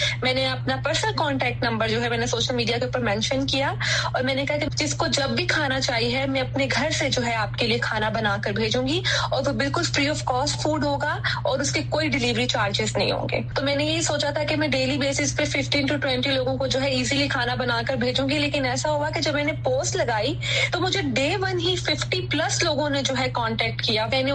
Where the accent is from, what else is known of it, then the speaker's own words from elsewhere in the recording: Quetta, Balochistan, Pakistan; now in Lahore, Pakistan; اور میرا تعلق جو ہے کوئٹہ سے ہے, اور میں کووڈ کے دوران جو ہے لاہور میں تھی, میں پڑھنے کے لیے آئی تھی